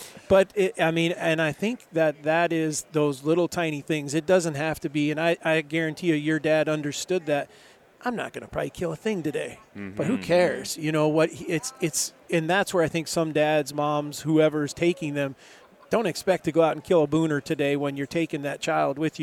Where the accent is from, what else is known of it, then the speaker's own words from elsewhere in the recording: Virginia, United States; also born or lived in Arkansas; now in Montana, United States; I'm that dad, you know, like I mentioned, we grew up in Virginia. We moved to Arkansas before we moved to Montana.